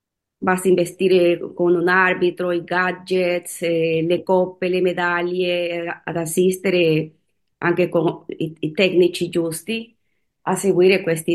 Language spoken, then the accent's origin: Italian; Rome, Lazio, Italy; Io sono di Roma.